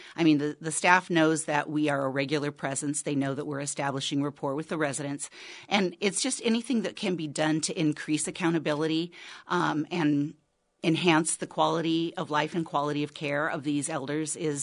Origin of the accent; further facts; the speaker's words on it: Alaska, United States; I'm thrilled about because I'm from Southeast Alaska.